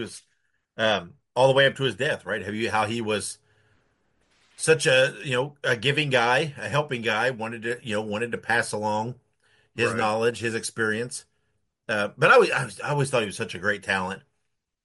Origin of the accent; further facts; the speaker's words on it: Indiana, United States; Because again, growing up in Indiana, Jerry Valiant was great.